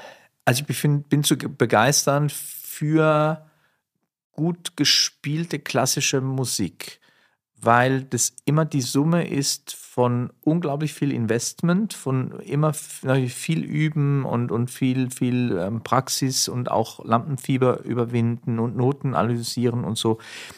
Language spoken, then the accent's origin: German; Zurich, Switzerland; Genau, ich bin am südlichen Zürichseeufer aufgewachsen und in Zürich zur Schule gegangen.